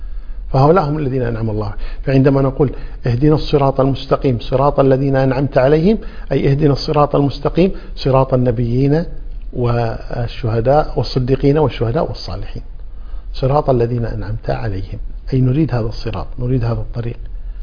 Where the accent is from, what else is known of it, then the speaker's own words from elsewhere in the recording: Kuwait; وهذه كلمة يعني مشهورة عندنا في الكويت